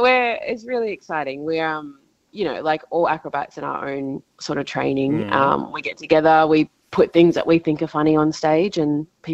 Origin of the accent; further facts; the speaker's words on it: Broome, Western Australia, Australia; I'm from Broome, so I grew up at the Sandfly Circus.